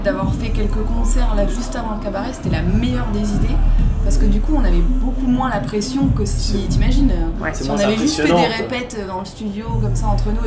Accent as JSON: {"language": "French", "town": "Sedan", "region": "Grand Est", "country": "France", "said": "On est de Sedan, tu vois."}